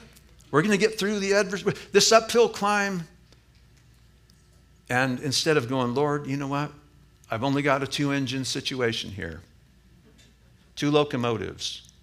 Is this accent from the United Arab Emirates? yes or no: no; Midwest, United States; Now, I'm a flatlander from the Midwest.